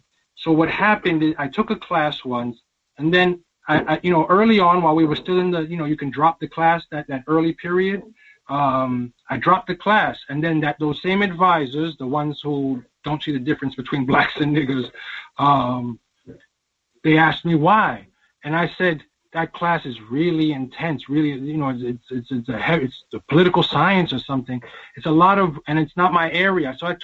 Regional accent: New York, United States; You know, I'm coming from New York. I wasn't used to being in that type of a situation.

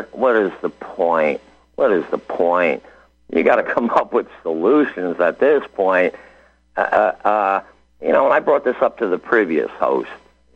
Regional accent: Northeast, United States; I'm originally from the Northeast.

